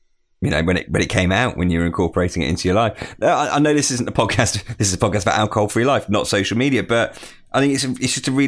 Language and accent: English; Birmingham, West Midlands, United Kingdom; I'm from Birmingham.